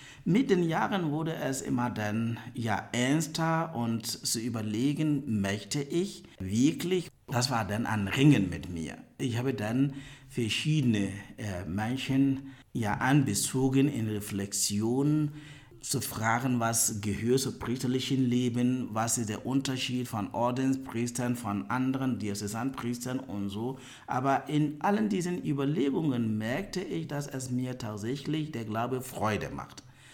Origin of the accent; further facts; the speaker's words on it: Ghana; moved away as an adult; now in Germany; Ich bin 51 Jahre alt. Ich komme aus Ghana. Ich bin ein Steyler Ordenspriester und arbeite in Deutschland hier schon seit 2001.